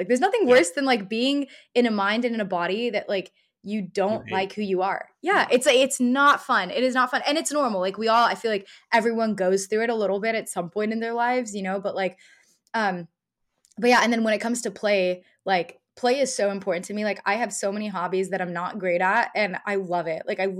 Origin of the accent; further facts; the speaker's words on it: Dallas, Texas, United States; Like, so I grew up in Dallas, Texas. My family originally was from Eastern Europe in Bulgaria.